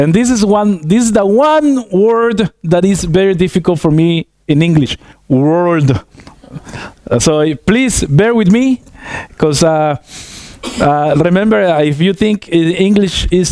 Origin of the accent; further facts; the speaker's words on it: California, United States; I grew up in California, so it went through California and it shook the windows